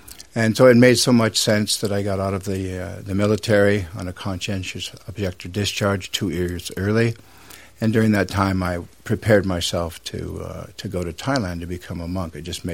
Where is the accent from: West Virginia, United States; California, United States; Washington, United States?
Washington, United States; Seattle; I grew up in Seattle and barely made it out of the American high school system during the Vietnam era